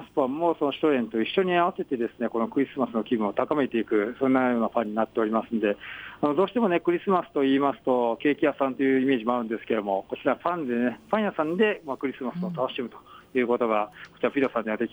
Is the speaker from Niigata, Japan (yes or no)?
no; Yamanashi, Japan; 私の地元が山梨なのでですね、